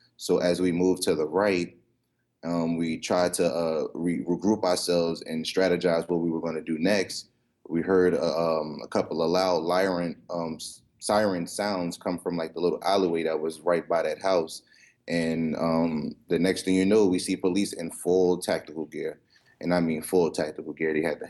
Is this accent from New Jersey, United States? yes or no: yes; New Jersey, United States; now in New Orleans, United States; I'm originally from New Jersey, but I reside in New Orleans.